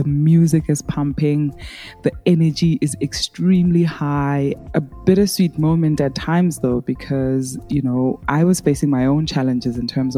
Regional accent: South Africa; and I am from South Africa.

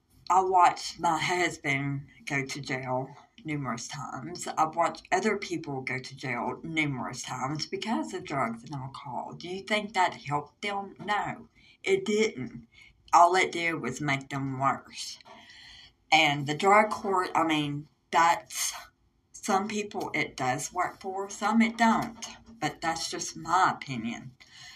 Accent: Arkansas, United States; in my hometown in Southwest Arkansas

